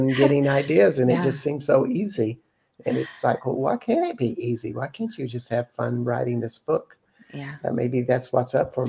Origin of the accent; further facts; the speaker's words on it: Austin, Texas, United States; And going back to my hometown of Austin, Texas